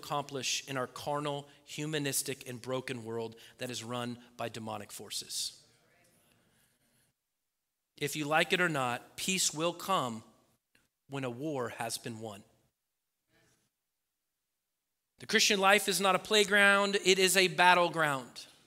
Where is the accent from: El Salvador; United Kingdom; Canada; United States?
United States; Oregon; So I grew up in Oregon, and we like to talk about peace.